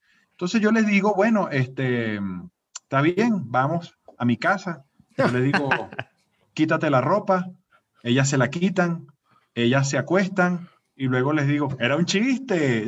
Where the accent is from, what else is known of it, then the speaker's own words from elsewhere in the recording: Venezuela; now in Colombia; Güey, soy como los hondureños, güey. Nuestro país no está bien. No, no, porque, bueno, Venezuela, o sea, está en muy mal estado ahorita.